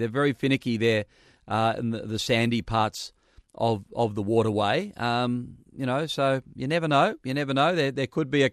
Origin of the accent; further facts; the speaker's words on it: Lake Macquarie, New South Wales, Australia; I grew up on Lake Macquarie